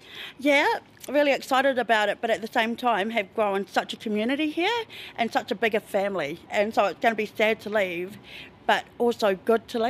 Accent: Tauranga, Bay of Plenty, New Zealand; I'm from Tauranga, and I am an addict.

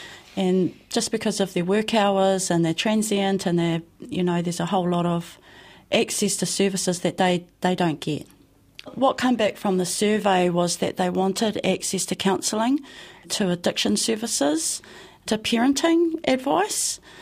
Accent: Ohai, Southland, New Zealand; So, you know, growing up in Ohi in Western Southland, sharing was really prominent in our community. And being raised in a wool shed right from very, very little

